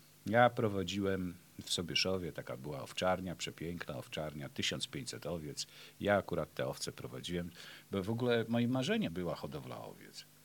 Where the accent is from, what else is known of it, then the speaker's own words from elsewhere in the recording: Gniezno, Greater Poland Voivodeship, Poland; moved away as an adult; A tak to cały czas byłem związany z Gnieznem do 25 roku życia, do jak skończyłem studia w Poznaniu. Po studiach właśnie przyjechałem tutaj do Jeleniej Góry